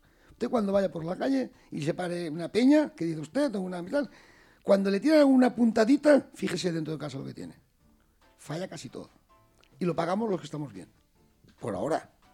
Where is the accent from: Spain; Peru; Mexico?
Peru; Chiclayo, Lambayeque; Yo vengo de mi pueblo de Chiclayo